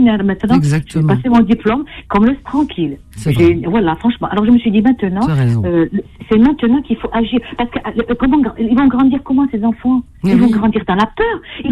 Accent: Médéa, Médéa Province, Algeria; Moi, je suis de Médéa et de Afrone.

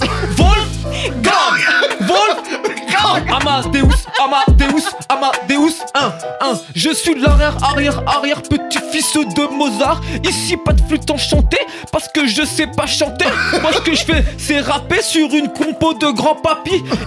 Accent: Neuilly, Île-de-France, France; Je viens d'Etiécar. Voilà, je suis rappeur, je viens de Neuilly, RPZ Neuilly.

